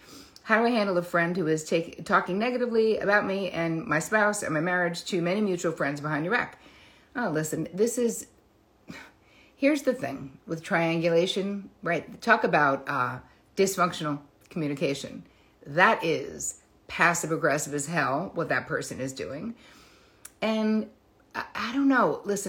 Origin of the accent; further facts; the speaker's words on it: United States; I don't know. I'm American.